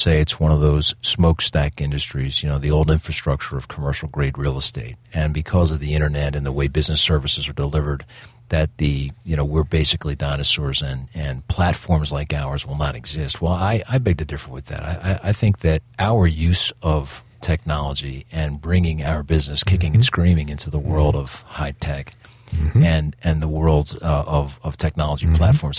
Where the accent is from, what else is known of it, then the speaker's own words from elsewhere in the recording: Philadelphia, Pennsylvania, United States; My mom had five kids under the age of five, three in diapers uh-huh. while we were growing up in Southwest Philadelphia.